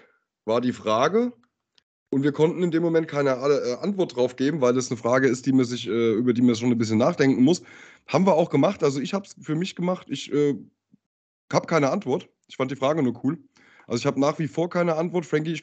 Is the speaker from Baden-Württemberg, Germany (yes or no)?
no; Gelnhausen, Hesse, Germany; in meinem Freundeskreis aus meiner Heimatstadt in Gelnhausen gibt es jemanden